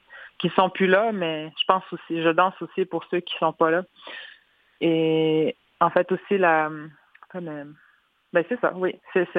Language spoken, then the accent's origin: French; Wemotaci, Quebec, Canada; now in Odanak, Canada; Je viens de Wamantashi, mais j'habite à Odanak.